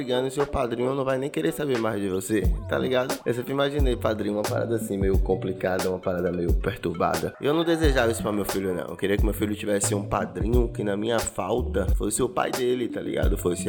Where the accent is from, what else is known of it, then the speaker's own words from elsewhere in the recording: Bahia, Brazil; Eu cresci aqui na Bahia